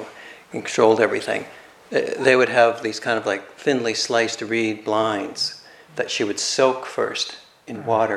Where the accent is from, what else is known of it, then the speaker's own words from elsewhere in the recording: Calgary, Alberta, Canada; I grew up in Calgary, as I've mentioned. And all my travels had basically between Calgary and the Rocky Mountains, mostly.